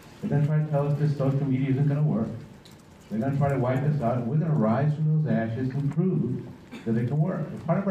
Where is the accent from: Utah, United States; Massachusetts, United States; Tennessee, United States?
Massachusetts, United States; Boston; accent: Boston; now in Atlanta, United States; I moved from Boston, you can tell by the accent, to come here. When I moved here 25 years ago, people said, yeah, Atlanta, that's where everybody goes for 2 years and never leaves.